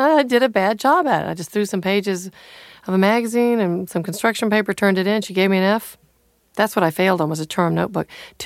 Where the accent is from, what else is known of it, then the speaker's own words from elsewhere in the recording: the South, United States; So a lot of my, about growing up in the South, it's a very painful thing, you know, the color of your skin.